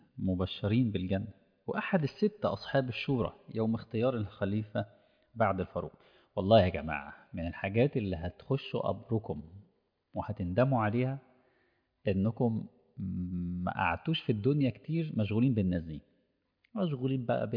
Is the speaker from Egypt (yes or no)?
yes; Egypt